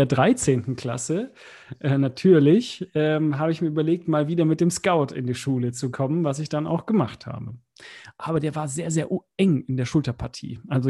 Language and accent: German; Bavaria, Germany; Oder wie man bei uns in Bayern sagt, a Wimmerl.